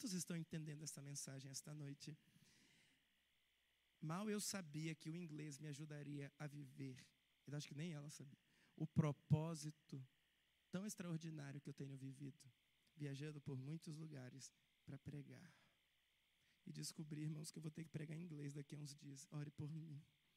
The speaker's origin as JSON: {"language": "Portuguese", "country": "Brazil", "said": "Por que que eu tenho que aprender inglês? Eu sou brasileiro."}